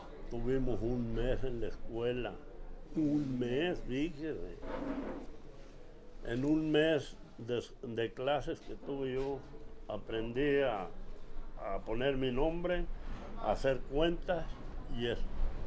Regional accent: Palomas Canelas, Durango, Mexico; born there; Yo nací en Palomas Canelas, Durango.

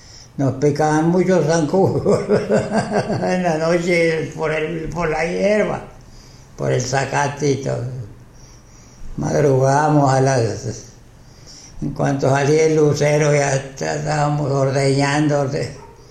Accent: Caborca, Sonora, Mexico; México, de Sonora.

